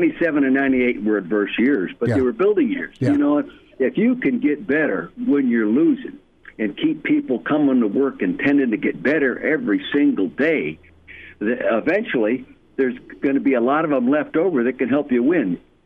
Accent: California, United States; I was born and raised in the Napa Valley.

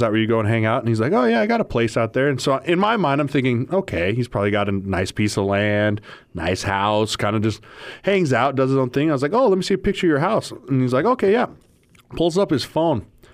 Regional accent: Colorado, United States; I'm from Colorado. When I first got here

